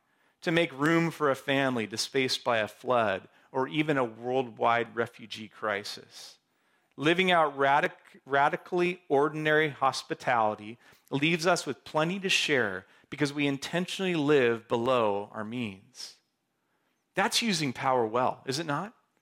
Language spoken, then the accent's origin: English; Seattle, Washington, United States; born there; I was born in Seattle. I know what this place is like.